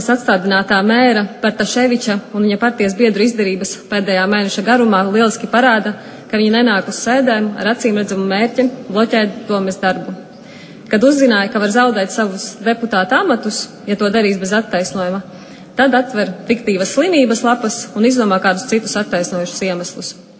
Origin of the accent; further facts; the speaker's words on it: Rēzekne, Latgale, Latvia; Es pati esmu no Rēzeknes